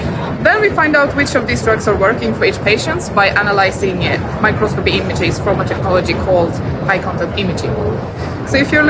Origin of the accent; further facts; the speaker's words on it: Stockholm, Stockholm County, Sweden; English is a second language; I come from Sweden, Stockholm